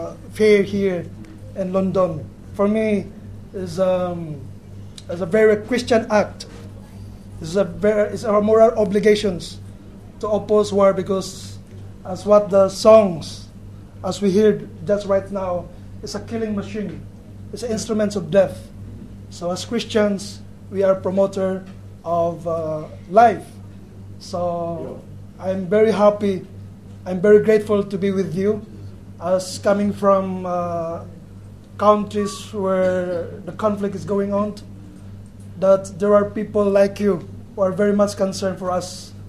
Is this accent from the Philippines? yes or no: yes; Mindanao, Philippines; I came from the Philippines, from southern Philippines, where the conflict is going on in Mindanao.